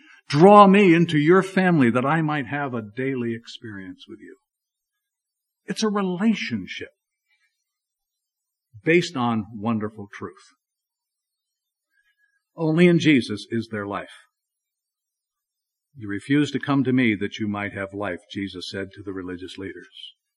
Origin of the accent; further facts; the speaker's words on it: New York City, New York, United States; I grew up in New York, New York City area, and spending the rest of my life getting over that.